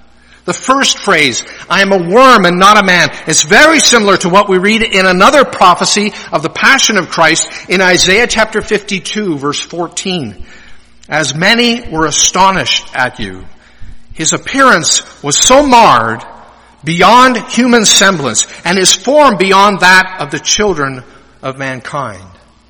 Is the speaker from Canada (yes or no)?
yes; Winnipeg, Manitoba, Canada; born there; I was born in Winnipeg.